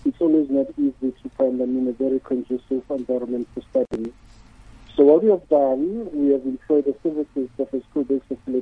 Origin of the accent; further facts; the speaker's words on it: Tafelkop, Limpopo, South Africa; born there; When I was born in Tafelkop, a small place called Tafelkop, I went to the local primary school as well.